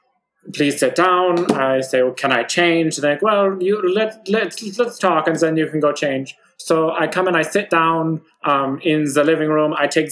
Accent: South Germany, Germany; English is a second language; It's from the south of Germany. A beautiful little town. It was just such a time to grow up.

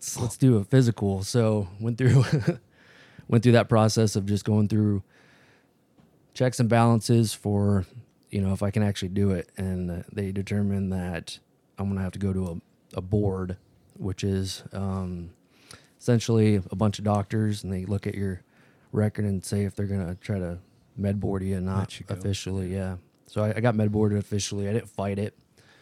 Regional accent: Phoenix, Arizona, United States; born and raised out of Arizona, Phoenix.

